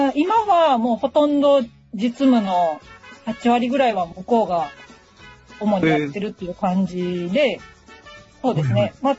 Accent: Osaka, Japan; now in Kyoto, Japan; もともと出身は大阪なんですけど今は京都に住んでて、

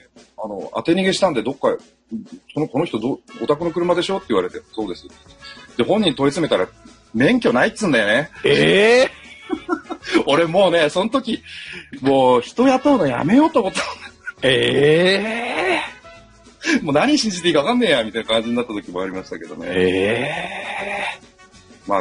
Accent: Tokyo, Japan; born there; まあ東京で生まれて、で、商売始めたのが22歳ぐらいの時なんで、

